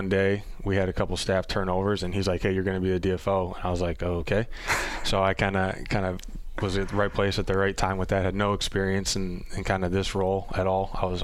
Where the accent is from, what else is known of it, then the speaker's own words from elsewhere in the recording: Olmsted Falls, Ohio, United States; I'm from Olmsted Falls, and there's a Target in the neighboring town